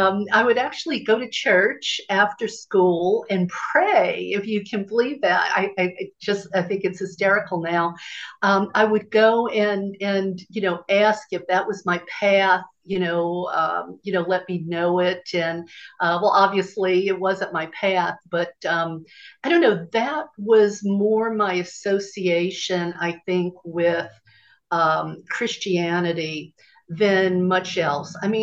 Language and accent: English; New Orleans, Louisiana, United States; Well, you know, I grew up in New Orleans, Louisiana, which is the Bible Belt, right? And so I grew up a Catholic.